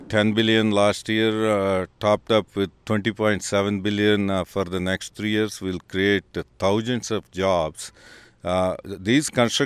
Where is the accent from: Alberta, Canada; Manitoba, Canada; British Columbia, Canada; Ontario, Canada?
Alberta, Canada; Calgary; as well as in my hometown of Calgary.